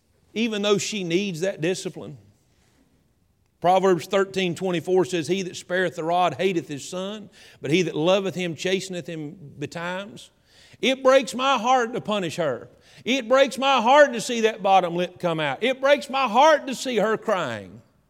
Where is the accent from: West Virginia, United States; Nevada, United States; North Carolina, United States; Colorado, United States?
North Carolina, United States; Hickory; I'm from Hickory, so we just call it a switch.